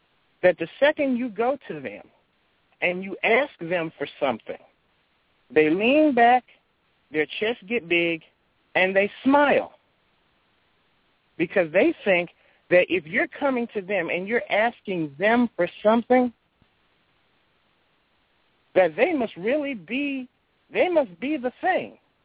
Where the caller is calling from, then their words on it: Louisiana, United States; I'm calling from Louisiana.